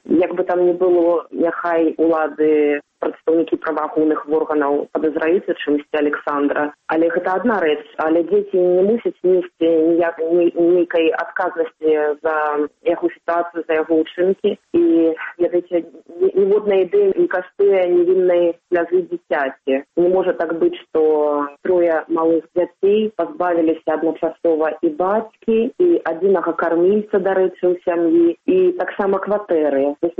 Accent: Minsk, Belarus; хаця я нарадзілася і вырасла ў Менску.

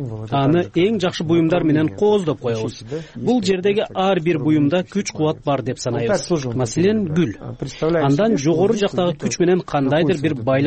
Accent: Kazakhstan; Ата тегим украиндер, агам, эки эжем бар. Ата энем кайтыш болуп кетти. Баарыбыз Казахстанда төрөлдүк. Ошол жакта чоңойдук.

